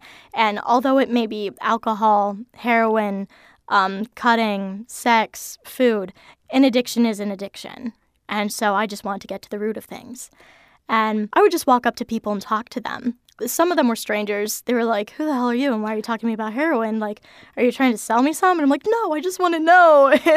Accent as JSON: {"language": "English", "town": "Warren", "region": "Ohio", "country": "United States", "tie": "born or raised there", "said": "which isn't too far from my hometown of Warren."}